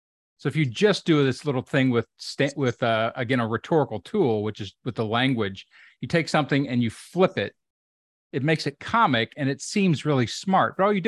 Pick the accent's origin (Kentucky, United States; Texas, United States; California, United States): Kentucky, United States; I'm from Kentucky. So you're going to have to give me some, you know, articulation break.